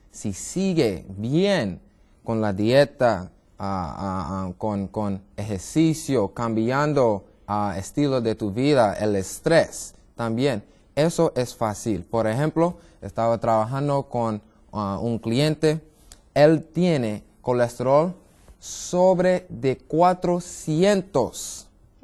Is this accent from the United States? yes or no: yes; Brooklyn, New York, United States; Spanish is a second language; soy de Brooklyn, New York, y mis papás son de diferentes partes. Mi papá es italiano, mi mamá de Trinidad y Tobago